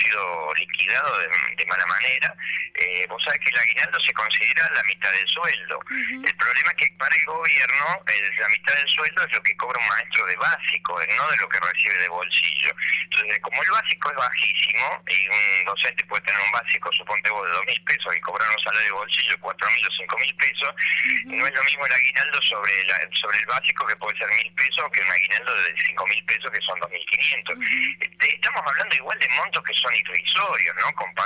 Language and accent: Spanish; Buenos Aires Province, Argentina; yo soy de provincia de Buenos Aires